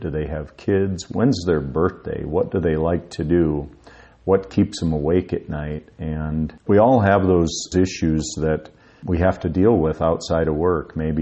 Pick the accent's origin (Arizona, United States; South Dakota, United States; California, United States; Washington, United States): South Dakota, United States; Spearfish; I grew up in western South Dakota in Spearfish.